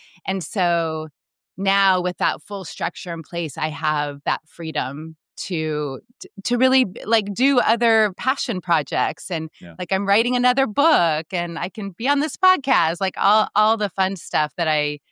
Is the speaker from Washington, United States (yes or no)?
yes; Seattle, Washington, United States; moved away as an adult; I moved to Oregon when I was 18, when I met my husband. I grew up in Seattle area